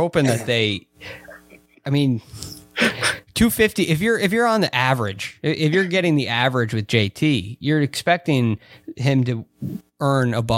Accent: United States; No. I'm all American.

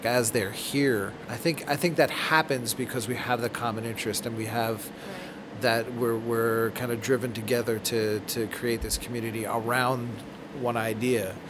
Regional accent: North Babylon, New York, United States; I kind of learned about diversity in reverse from being a child growing up in North Babylon and having all sorts of people around me

